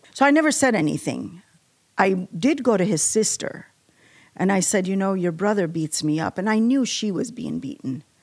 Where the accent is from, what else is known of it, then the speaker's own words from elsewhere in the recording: Iraq; Obviously, the land's religion is Islam. But we were Christians, and we had the freedom to go to our church.